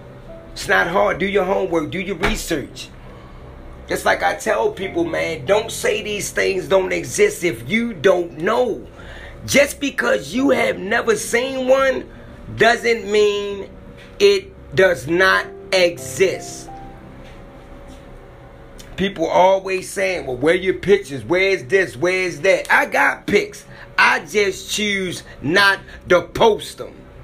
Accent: Maryland, United States; it happened in my hometown. It happened in Maryland.

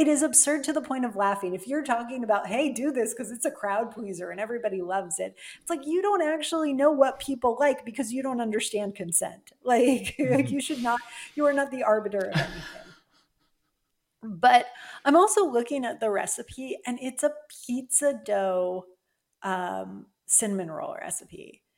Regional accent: Seattle, Washington, United States; He's also from my hometown originally. He's from Seattle, and he is Italian, and I am as well.

